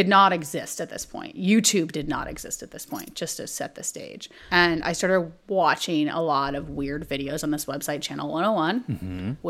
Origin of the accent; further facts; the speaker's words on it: Texas, United States; moved away as an adult; No, okay. I'm from Texas. I just wanted to get out of Texas.